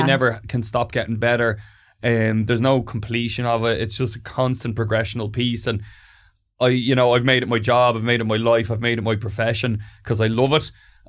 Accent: Glendalough, Leinster, Ireland; Glendalough, which is like an hour away from Dublin.

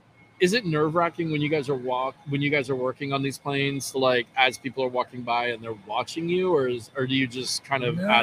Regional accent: Florida, United States; It is a much needed break from, because we're from Florida, so it's been like 115 with the heat index and 90% humidity

